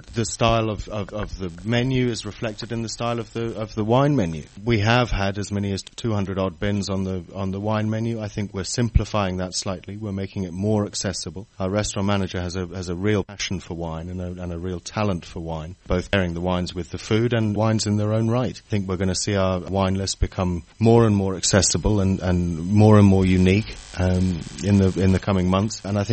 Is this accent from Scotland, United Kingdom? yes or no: yes; Scotland, United Kingdom; I was brought up in Scotland.